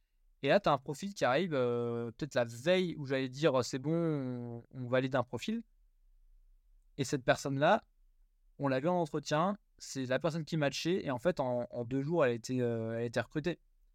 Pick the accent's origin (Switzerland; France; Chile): France; Strasbourg, Grand Est; moi je suis strasbourgeois à la base. J'étais recruté sur les bureaux près de Paris. Maintenant, on m'a offert une opportunité de descendre dans les bureaux qui ont ouvert dans le sud